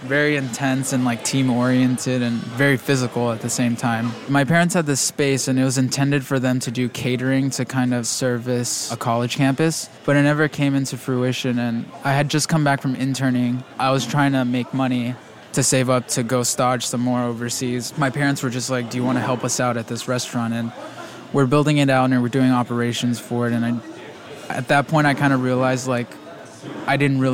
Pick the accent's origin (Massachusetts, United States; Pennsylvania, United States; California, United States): California, United States; Walnut; now in Los Angeles, United States; I grew up in Walnut, 30 miles east of here. It's a small town, predominantly Asians.